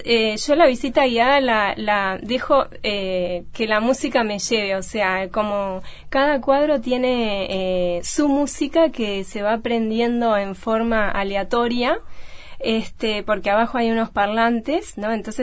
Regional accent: Montevideo, Uruguay; born there; sobre todo los citadinos como yo, que nací en Montevideo

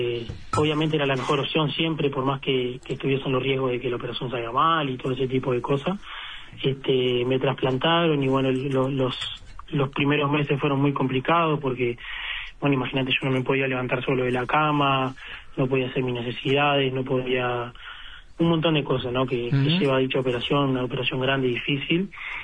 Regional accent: Minas, Lavalleja, Uruguay; yo cobertura médica yo tenía acá en Minas, porque yo soy de Minas, ¿no? Uh-huh. Bueno, en ese entonces estaba viviendo en Montevideo

